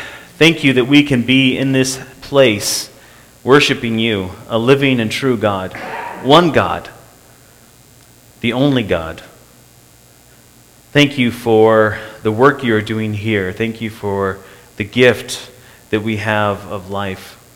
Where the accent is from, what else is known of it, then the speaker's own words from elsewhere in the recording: Quito, Pichincha, Ecuador; I was born and raised in Quito, Ecuador, and so I had a really firm grasp of Spanish, but going into Brazil, I had to learn the language of Portuguese.